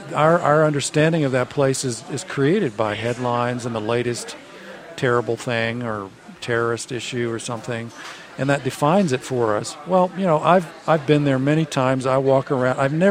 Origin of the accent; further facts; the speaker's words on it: United States; They just know I'm an American.